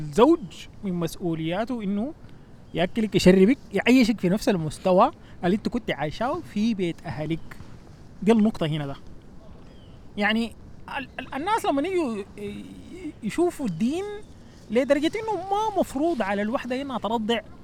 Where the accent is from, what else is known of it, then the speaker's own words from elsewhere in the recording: Sudan; انا شايف انه الموضوع ده عندنا في السودان احنا فرض على الام فرض على زوجها